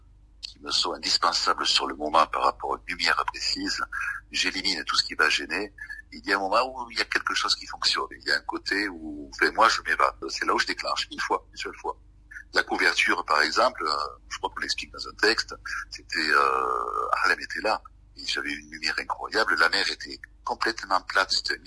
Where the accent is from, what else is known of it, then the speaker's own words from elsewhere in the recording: L'Isle-sur-la-Sorgue, Provence-Alpes-Côte d'Azur, France; je suis natif de Ville-sur-Sorgue, le village de René Char.